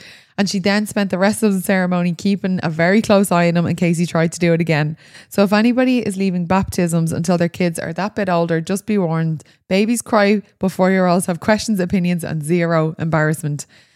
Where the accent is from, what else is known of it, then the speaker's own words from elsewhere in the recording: Ireland; Like, I feel like as Irish people, we all have like funny stories about mass.